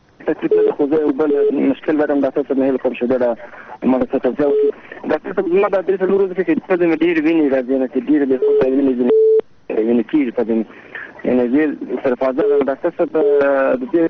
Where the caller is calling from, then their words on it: Helmand, Afghanistan; د هلمند ولایت نه خبرې کوم